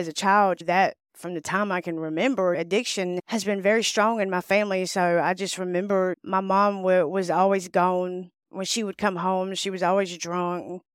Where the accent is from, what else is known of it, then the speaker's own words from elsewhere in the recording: Tifton, Georgia, United States; No, I grew up in Tifton, Georgia.